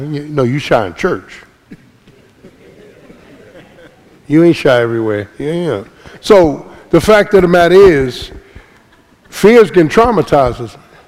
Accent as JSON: {"language": "English", "town": "Philadelphia", "region": "Pennsylvania", "country": "United States", "tie": "born or raised there", "said": "So my kids didn't grow up in Philly. I did."}